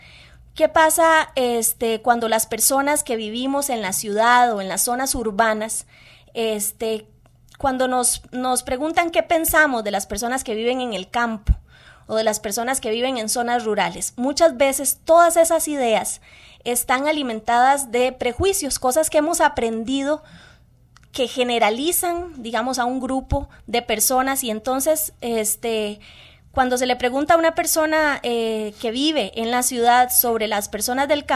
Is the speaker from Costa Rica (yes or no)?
yes; Costa Rica; Este es un llamado para que nos veamos un poco como costarricenses